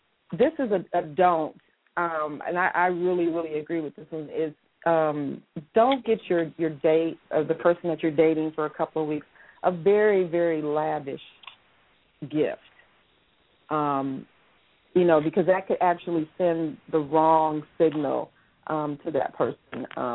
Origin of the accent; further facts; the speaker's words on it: Peoria, Illinois, United States; now in Atlanta, United States; I am an artist and DJ manager. I'm also a youth counselor at the Boys and Girls Club. I'm originally from Peoria, Illinois. I reside in Atlanta, Georgia. I've been here for 14 years